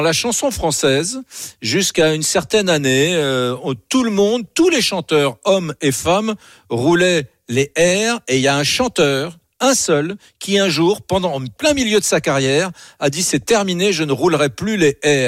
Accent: Occitanie, France; On vient tous du Gers. Je suis le premier mec en 1000 ans, voilà, qui n'a pas l'accent.

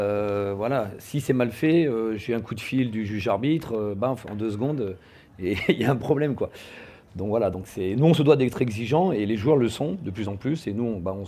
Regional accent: Clermont-Ferrand, Auvergne-Rhône-Alpes, France; Là, je suis revenu chez moi à Clermont

